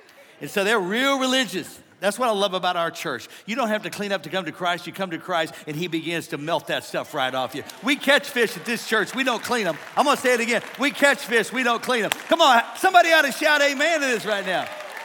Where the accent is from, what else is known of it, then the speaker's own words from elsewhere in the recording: St. Louis, Missouri, United States; we're from St. Louis, right? I lived over to y'all in St. Louis to understand this, over in South County, over by Telegraph, by South County Mall